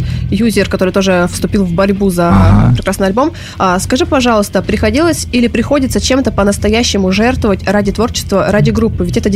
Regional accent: Serov, Sverdlovsk Oblast, Russia; Я из Свердловской области, это под Екатеринбургом город Серов.

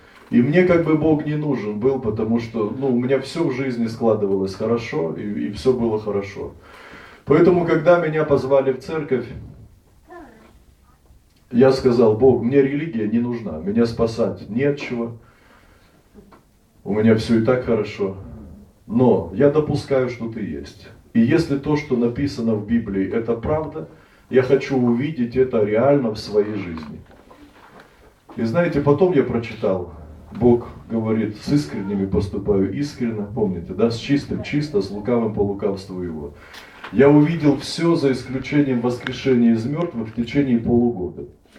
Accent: Bryansk, Bryansk Oblast, Russia; born there; у меня были ортодоксальные евреи из Брянска, я родился в Брянске.

